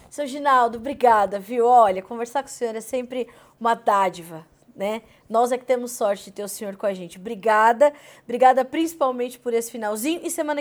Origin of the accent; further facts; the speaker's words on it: Mogi Guaçu, São Paulo, Brazil; Podia ser aqui em Mogi Guaçu, onde eu cresci.